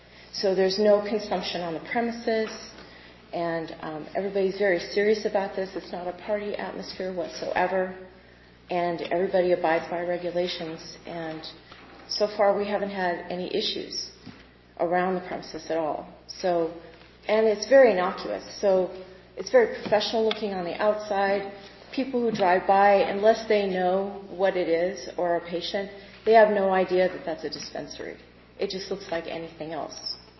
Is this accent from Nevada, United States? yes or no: yes; Sparks, Nevada, United States; I'm from Sparks.